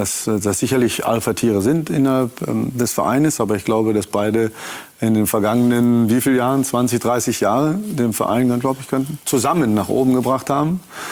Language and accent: German; Dortmund, North Rhine-Westphalia, Germany; born there; Ich bin gebürtiger Dortmunder